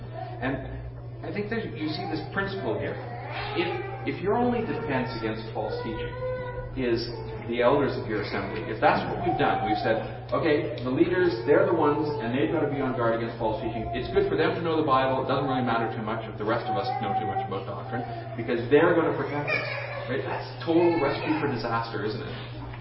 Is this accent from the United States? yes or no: no; Canada; Now, I'm a Canadian, so I don't understand all the ins and outs of being an American